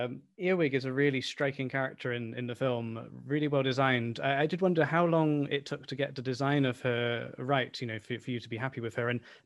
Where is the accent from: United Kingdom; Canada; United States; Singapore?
United Kingdom; England; As an English person watching the film, I was impressed by the detail.